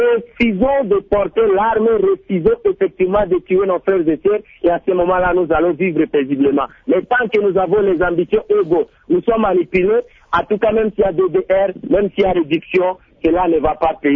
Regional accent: Ituri, DR Congo; chez nous, en Ituri

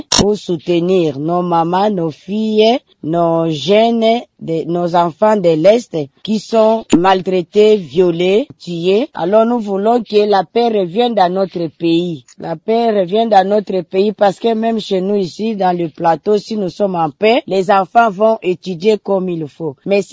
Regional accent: Mai-Ndombe, DR Congo; chez nous à Maïndombe

